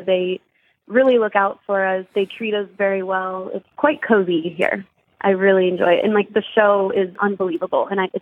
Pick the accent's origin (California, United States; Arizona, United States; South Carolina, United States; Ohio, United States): Ohio, United States; Cincinnati; I grew up in the Mount Lookout area.